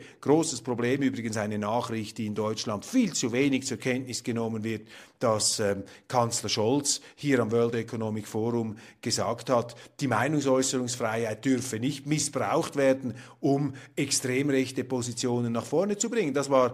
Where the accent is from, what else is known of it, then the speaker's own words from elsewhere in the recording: Switzerland; ich sage jetzt mal ganz auch überheblich und super arrogant als Schweizer